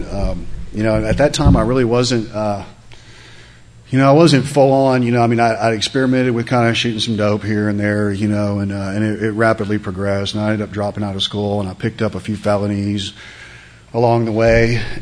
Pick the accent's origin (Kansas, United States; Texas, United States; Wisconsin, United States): Texas, United States; Kyle; also born or lived in Austin; I'm from Austin, or I got here in the 70s, and I grew up out in Kyle. We had a 112-acre dairy farm that I grew up on as a kid.